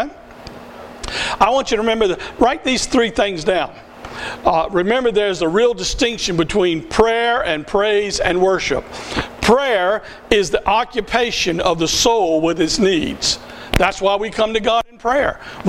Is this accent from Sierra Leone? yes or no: no; the South, United States; accent: Southern; I'm from the South. There's no denying that. You can hear that from my accent.